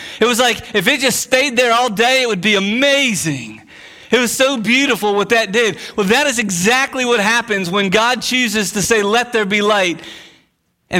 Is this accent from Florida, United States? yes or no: yes; Stuart, Florida, United States; I just remember fishing as a kid on the East Coast growing up near Stewart here in Florida, and my dad would take me fishing.